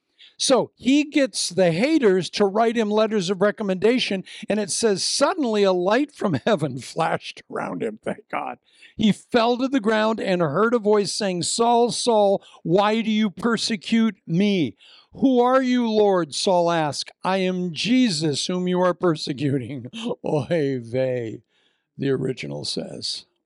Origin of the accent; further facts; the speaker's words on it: Iowa, United States; I was raised in Iowa. I hope that doesn't offend you. Eh? My parents are from Canada, eh?